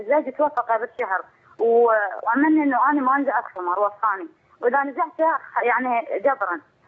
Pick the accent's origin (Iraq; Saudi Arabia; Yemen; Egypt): Iraq; احنا مهاجرين من العراق من محافظة لمحافظة